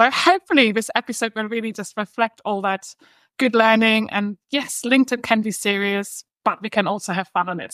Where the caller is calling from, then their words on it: London, United Kingdom; So I'm dialing in from London today, where I'm based.